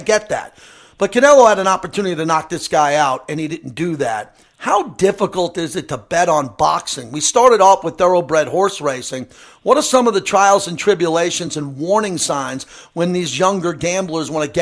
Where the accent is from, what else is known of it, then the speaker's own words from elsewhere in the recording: Massapequa, New York, United States; I grew up in Massapequa, Long Island, right there on the island.